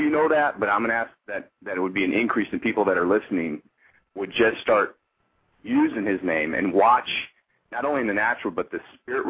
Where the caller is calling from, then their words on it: Elk Grove, California, United States; I live in Elk Grove, just south of Sacramento.